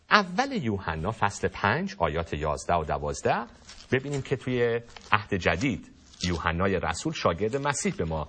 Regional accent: Iran; moved away; وقتی خودم از ایران اومدم بیرون و خودم به این سوال رسیدم

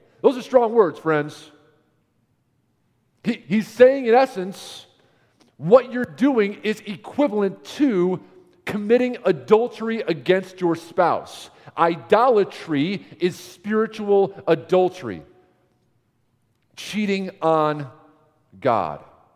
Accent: New York, United States; I'm from New York.

